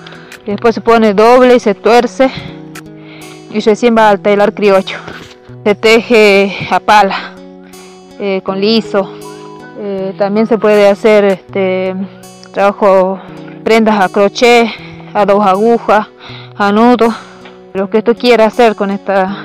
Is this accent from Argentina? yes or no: yes; Ancasti, Catamarca, Argentina; tengo 37 años, vivo en Santa Gertrude, departamento Ancasti, Catamarca. Soy artesana en la seda silvestre Coyoyo. Me enseñaron dos mujeres de acá, de mi pueblo, Josefa Quiroga y Paula Romero de Quiroga.